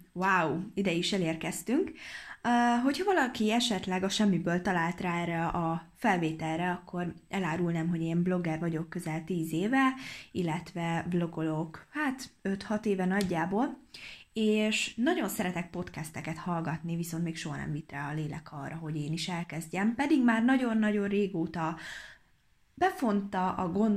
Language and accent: Hungarian; Hungary; Nyilván a kiejtésem nem 100%-os, hiszen magyar vagyok, nem angol.